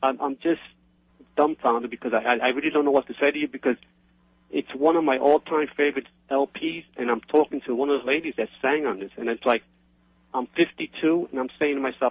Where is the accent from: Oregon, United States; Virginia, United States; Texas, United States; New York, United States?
New York, United States; I'm from New York. I'm still in New York.